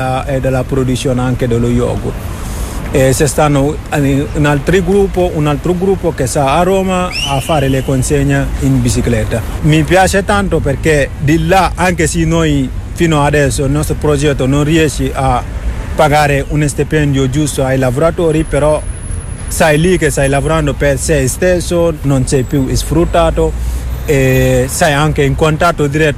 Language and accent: Italian; Senegal; now in Italy; vengo dal Senegal. Sono arrivato in Italia nel 2007